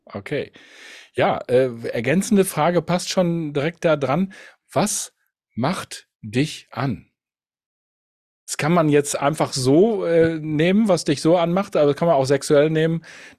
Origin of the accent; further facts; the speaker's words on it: Gelsenkirchen, North Rhine-Westphalia, Germany; Ich komme aus Gelsenkirchen und wir sind Dönerland, ne?